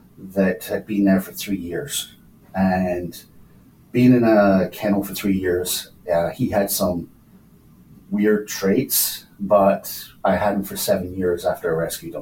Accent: Edinburgh, Scotland, United Kingdom; moved away as an adult; also born or lived in Edmonton, Canada; now in Canada; I'm originally from Edinburgh in Scotland, in the UK. I moved to Canada in 2006 in Edmonton

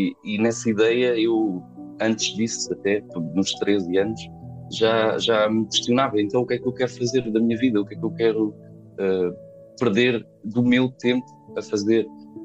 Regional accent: Faro, Portugal; nasci em Faro, cresci cá também, fui cá criado.

